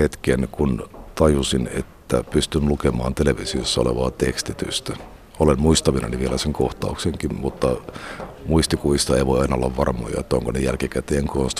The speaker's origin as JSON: {"language": "Finnish", "town": "Tampere", "region": "Pirkanmaa", "country": "Finland", "tie": "born or raised there", "said": "Olen Tampereelta kotoisin"}